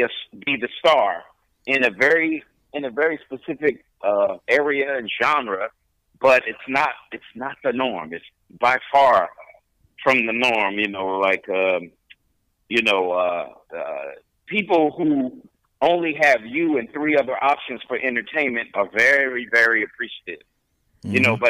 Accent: Philadelphia, Pennsylvania, United States; I was from North Philly, and the whole idea was that the characters in my play were gonna be the village that raised me.

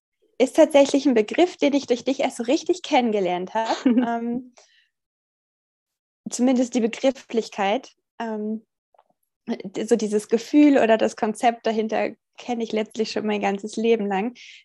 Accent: Castrop-Rauxel, North Rhine-Westphalia, Germany; Mitglied im Kinder- und Jugendparlament in meiner Heimatstadt Castrop-Rauxel.

